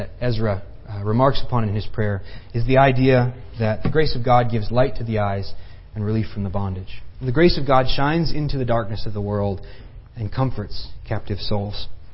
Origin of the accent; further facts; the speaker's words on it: Indiana, United States; now in Texas, United States; And I'm from Indiana originally. Some people know that, some people don't. Not a native Texan